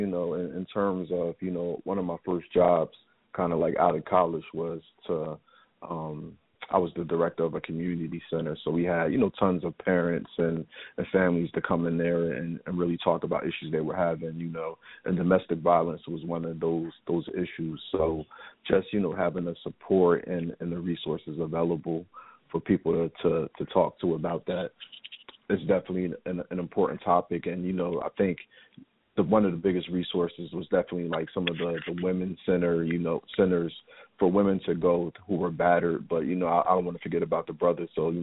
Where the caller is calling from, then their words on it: New York, United States; I'm calling from New York, New York, Harlem, New York.